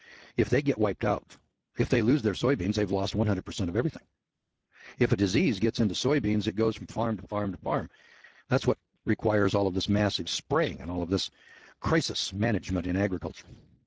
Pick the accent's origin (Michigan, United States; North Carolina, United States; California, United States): California, United States; When I was a youngster in the Eel River Valley